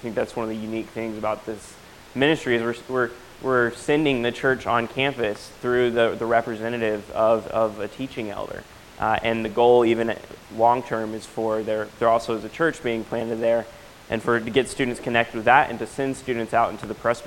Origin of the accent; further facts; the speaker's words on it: Knoxville, Tennessee, United States; And we're originally from Knoxville, Tennessee. As I mentioned, I went to school in Tennessee.